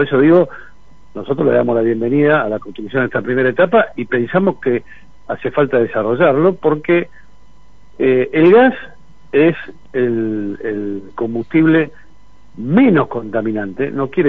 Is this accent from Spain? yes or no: no; Argentina; me parece que como argentino es importante estar a favor de esta construcción